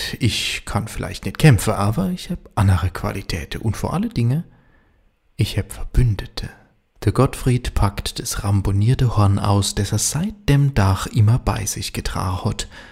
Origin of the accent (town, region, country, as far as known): Rhineland-Palatinate, Germany; accent: Palatinate German